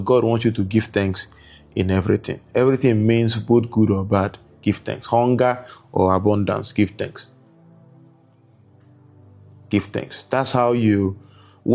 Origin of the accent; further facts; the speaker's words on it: Nigeria; I'm from Nigeria